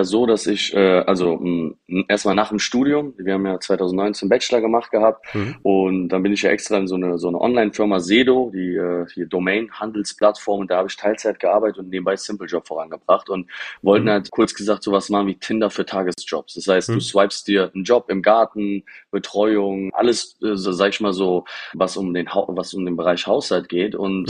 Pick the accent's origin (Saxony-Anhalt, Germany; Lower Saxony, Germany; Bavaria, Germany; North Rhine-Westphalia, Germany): North Rhine-Westphalia, Germany; Cologne; ich komme aus Köln. Ich wohne auch in Köln, leider ziehe ich bald nach Düsseldorf